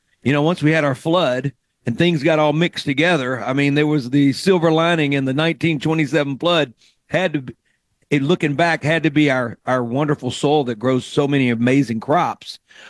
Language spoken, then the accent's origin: English; Mississippi, United States; When I was in Nashville, I didn't have my immediate support system that I grew up with in Mississippi.